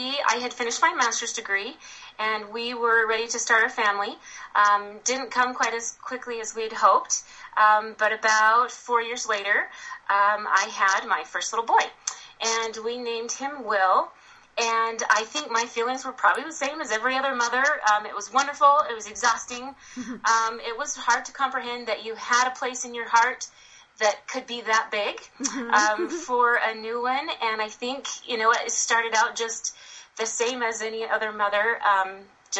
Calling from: American Fork, Utah, United States; I am in American Fork, Utah.

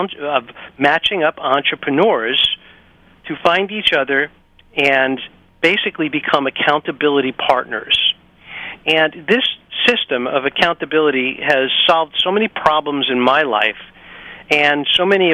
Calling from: Boston, Massachusetts, United States; Well, I wish I was in San Diego because today it is snowing in Boston, Massachusetts.

